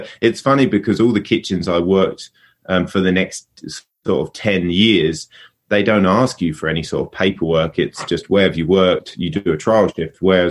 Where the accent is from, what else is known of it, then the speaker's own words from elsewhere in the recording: South East England, United Kingdom; So I grew up in Kent.